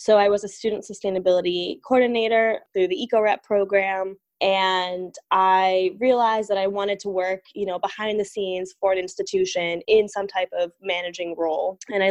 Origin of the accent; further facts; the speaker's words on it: New York, United States; I'm 28 and I'm from New York.